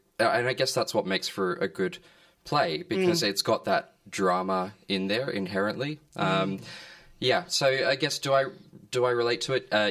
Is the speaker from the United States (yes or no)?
no; Brisbane, Queensland, Australia; Yeah, so I grew up in Brisbane